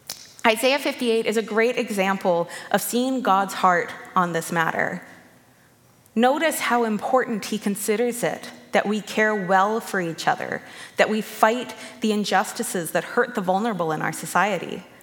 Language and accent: English; Canada; Important as a Canadian, of course, but even more so as a Christian.